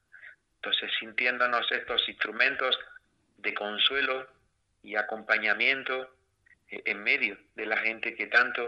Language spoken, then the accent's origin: Spanish; Salobreña, Andalusia, Spain; yo soy el único español, ¿no? El único, y para más seña, de Granada, de aquí, de natural de Salobreña, ¿no? Aunque he estado muchos años fuera de la tierra, del país